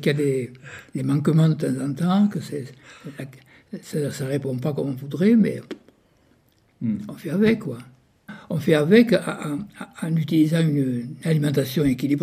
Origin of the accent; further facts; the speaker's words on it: Occitanie, France; Moi, je suis de l'Aveyron, mais oui, ma femme est de Lozère